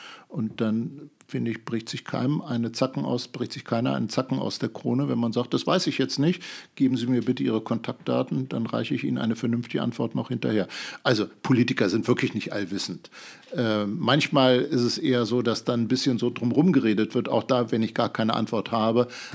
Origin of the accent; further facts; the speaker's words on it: Hanover, Lower Saxony, Germany; Also Hannover ist einfach meine Heimat. Ich habe eigentlich an jeder Ecke irgendeine Erinnerung. Ich kenne unheimlich viele Leute in Hannover aus unterschiedlichen Phasen meines Lebens.